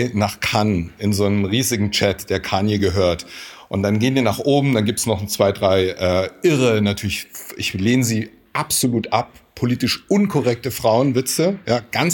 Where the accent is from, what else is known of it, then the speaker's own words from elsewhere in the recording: Bavaria, Germany; Für mich als erdigen Mittelfranken sozusagen